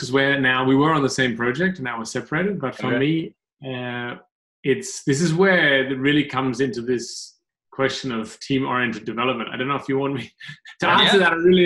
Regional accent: Australia; now in Germany; I'm actually Australian, but I'm living and working in Germany for Codecentric.

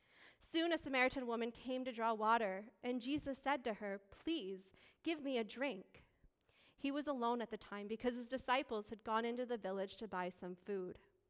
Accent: Sayre, Pennsylvania, United States; So for me, the trip from Plattsburgh to my hometown in Sayre, Pennsylvania is 5 hours long.

